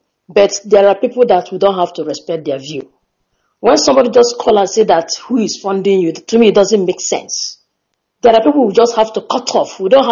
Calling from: Germany; I'm calling from Germany.

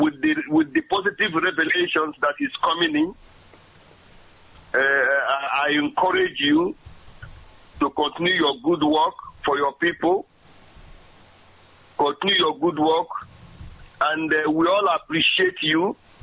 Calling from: Trondheim, Trøndelag, Norway; I am calling from Trondheim, Norway.

